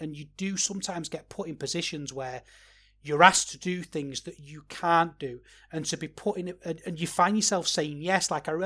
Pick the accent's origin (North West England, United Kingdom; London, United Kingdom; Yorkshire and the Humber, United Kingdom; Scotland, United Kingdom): North West England, United Kingdom; Manchester; also born or lived in Liverpool; I'm married to a Scouser and I lived in Liverpool and I love Liverpool. You know, I love it. And I'm from Manchester